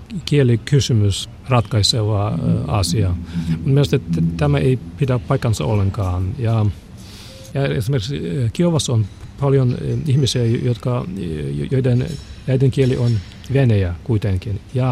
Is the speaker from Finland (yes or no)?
no; Lviv, Lviv Oblast, Ukraine; Finnish is a second language; Mä muistan, että jotenkin ehkä vuonna 1989 suunnilleen oli aika paljon semmoisia mielenosoituksia meillä Lvivissä